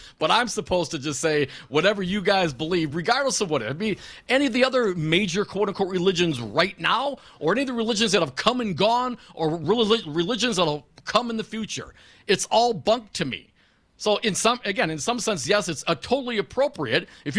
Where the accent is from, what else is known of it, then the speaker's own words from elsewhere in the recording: Sicily, Italy; being the Sicilian that I am, growing up in the Catholic faith.